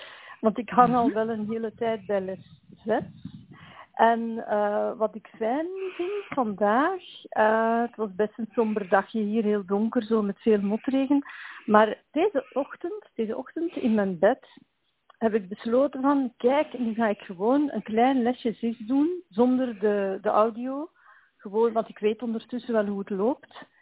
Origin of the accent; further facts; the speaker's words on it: Belgium; ik ben van België en ik moest dan een paar extra stapjes doen met de nummers en zo.